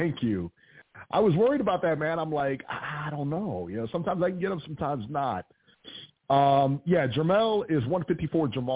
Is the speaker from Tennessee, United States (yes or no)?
no; Ohio, United States; I told you, we're from Ohio. I told you the best callers are from Ohio all the time.